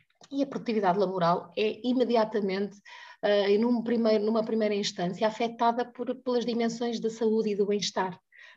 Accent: Santa Maria da Feira, Aveiro, Portugal; also born or lived in Porto; Nasci no Porto e vivi grande parte da minha vida em Santa Maria da Feira, a terra do castelo mais bonito de Portugal.

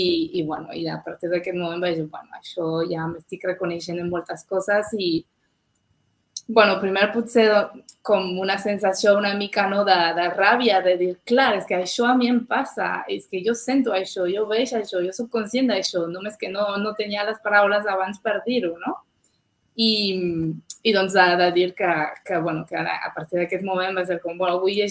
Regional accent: France; Catalan is a second language; also born or lived in Mexico; Jo soc francesa, vaig viure a Mèxic 5 anys i vaig tornar més o menys fa 5 anys.

